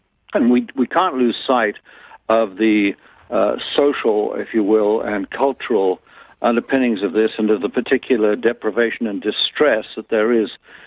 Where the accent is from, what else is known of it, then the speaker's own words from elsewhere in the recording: England, United Kingdom; As an Englishman of Scots descent